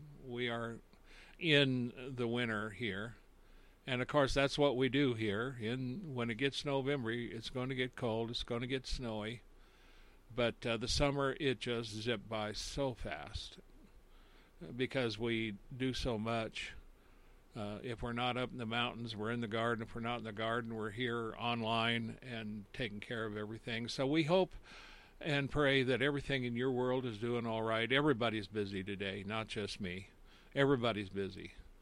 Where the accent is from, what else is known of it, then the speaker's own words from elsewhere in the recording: United States; We would pass by it, and I, as an American, I never paid much attention to it.